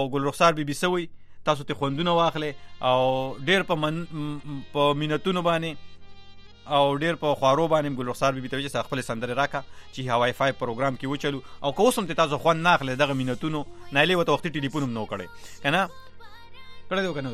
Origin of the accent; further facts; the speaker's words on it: Kabul, Afghanistan; له کابل نه یم.